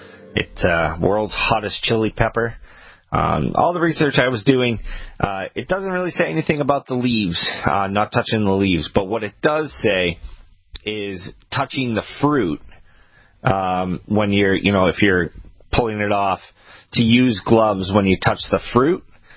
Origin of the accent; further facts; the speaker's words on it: Maine, United States; now in Massachusetts, United States; So it's actually pretty close to what we are in Massachusetts and what we were in Maine when I was from Maine.